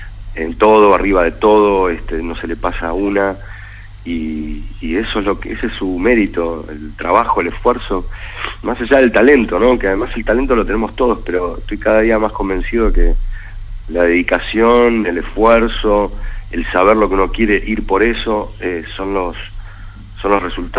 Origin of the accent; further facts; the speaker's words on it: Buenos Aires, Argentina; en mi caso, yo soy muy porteño, muy argentino